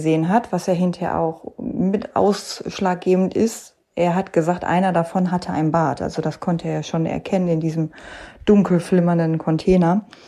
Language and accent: German; North Rhine-Westphalia, Germany; oder die haben halt geschockt, wie man das ja so schön nennt bei uns im Ruhrgebiet, ne?